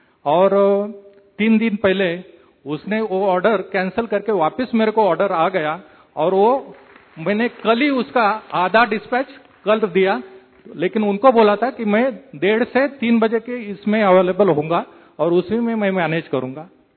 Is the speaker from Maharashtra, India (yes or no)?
yes; Pune, Maharashtra, India; मैं पुणे से आया हूं।